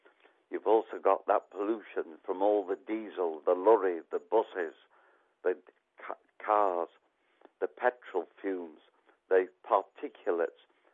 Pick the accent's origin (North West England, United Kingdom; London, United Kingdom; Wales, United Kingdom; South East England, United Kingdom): North West England, United Kingdom; Blackpool; born there; He's remarking on Blackpool, listeners, because I was born in Blackpool.